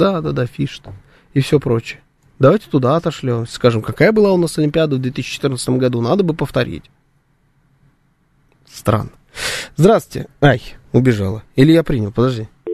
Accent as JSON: {"language": "Russian", "country": "Belarus", "said": "Мы невероятно гостеприимные, белорусы невероятно гостеприимные."}